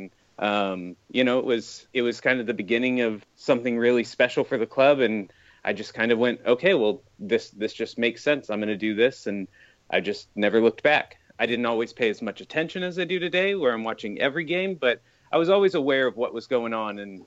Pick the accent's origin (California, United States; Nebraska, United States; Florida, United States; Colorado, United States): California, United States; San Diego; And I grew up in San Diego and we didn't have one.